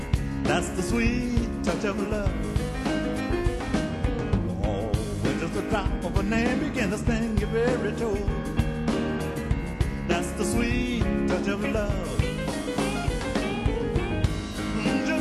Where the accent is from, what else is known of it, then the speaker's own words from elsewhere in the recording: New Orleans, Louisiana, United States; from New Orleans.